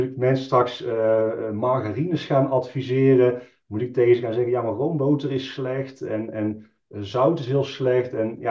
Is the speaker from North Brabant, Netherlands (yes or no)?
yes; Tilburg, North Brabant, Netherlands; 33 jaar. Ik kom uit Tilburg.